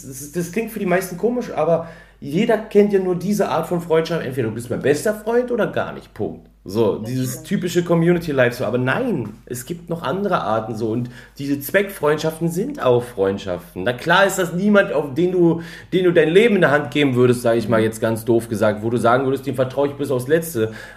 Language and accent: German; East Germany, Germany; ich komme halt ursprünglich aus dem Osten